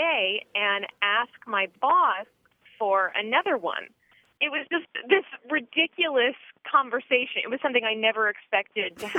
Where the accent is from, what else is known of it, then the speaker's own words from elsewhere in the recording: Tallahassee, Florida, United States; I'm from Tallahassee, Florida.